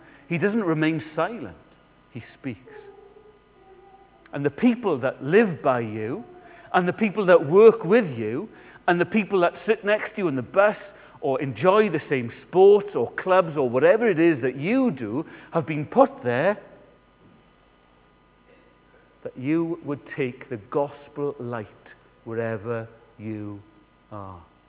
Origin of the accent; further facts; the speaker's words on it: United Kingdom; We're British. We know how to start a conversation.